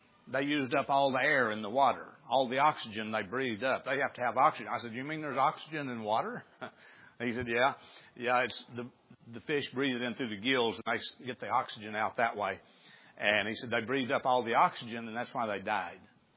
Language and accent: English; Arkansas, United States; I grew up in Izzard County out in the country. I mean, we lived at the end of the road. We lived on a farm.